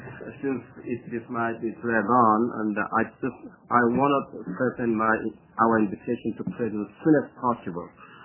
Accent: Georgia, United States; from the Hyundai Semiconductor Headquarters in my hometown, Georgia area.

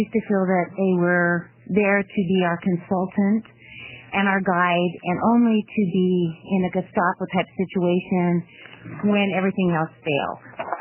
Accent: Florence, Oregon, United States; I'm from Florence. I live on the Oregon coast

